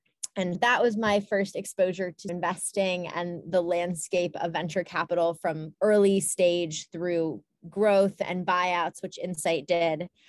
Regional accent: Ann Arbor, Michigan, United States; So I grew up in Ann Arbor, Michigan. My parents are academics and professors at the University of Michigan there.

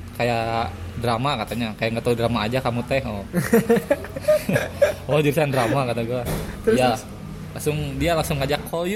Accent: Bandung, West Java, Indonesia; Kata gue, saya orang Bandung

